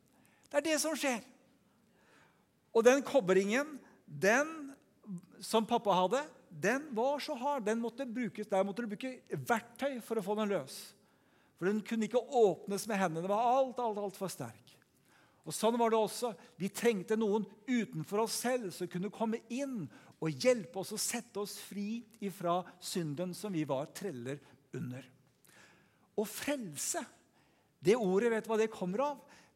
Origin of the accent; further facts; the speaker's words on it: DR Congo; now in Norway; En del av dere vet at jeg vokste opp i Kongo. Jeg elsker jo Afrika.